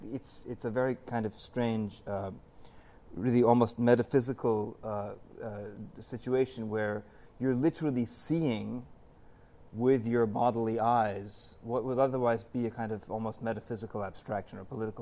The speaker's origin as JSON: {"language": "English", "town": "Beirut", "region": "Beirut Governorate", "country": "Lebanon", "tie": "born or raised there", "said": "I grew up in Beirut. My family's still in Beirut, so I go back all the time."}